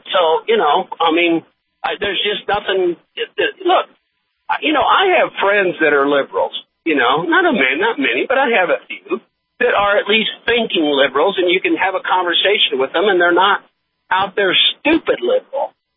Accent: St. Louis, Missouri, United States; I was born and raised in St. Louis, and I saw that city start dying back in the 60s, early 60s

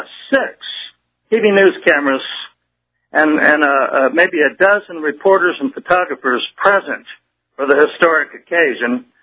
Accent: Texas, United States; I couldn't stand to live, to be even alive as a Texan if he's the governor.

